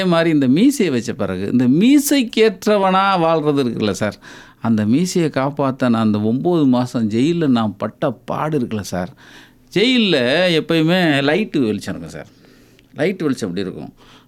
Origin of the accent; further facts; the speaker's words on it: Aruppukkottai, Tamil Nadu, India; எங்கள் ஊர் கமுதி அருப்புக்கோட்டை, என்னுடைய சொந்த ஊர் அருப்புக்கோட்டை